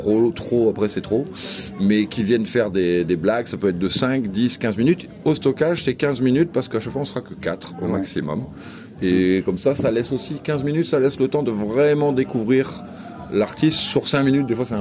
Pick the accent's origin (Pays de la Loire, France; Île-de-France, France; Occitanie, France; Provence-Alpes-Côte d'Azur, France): Occitanie, France; Toulouse; parce que je viens de Toulouse et que je connais plein d'humoristes toulousains